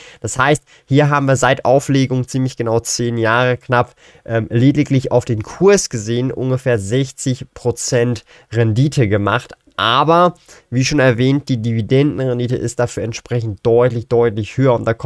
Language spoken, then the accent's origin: German; Switzerland; Ich verwende als Schweizer den Aktienbroker Swissquote.